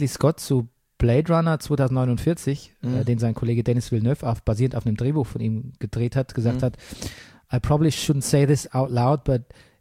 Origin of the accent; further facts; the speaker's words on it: Stuttgart, Baden-Württemberg, Germany; Ja, und das ist meine Heimat.